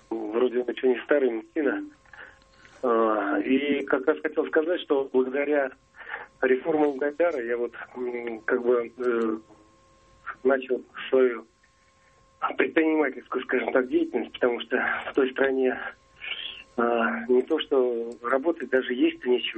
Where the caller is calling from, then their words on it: Moscow Oblast, Russia; я из Подмосковья.